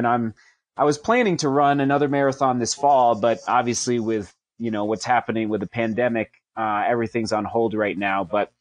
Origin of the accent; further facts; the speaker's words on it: Buena Vista, Colorado, United States; I'm a BV kid, so I grew up in Buena Vista. And you know I'm from Buena Vista because I pronounce it Buena Vista, not Buena Vista.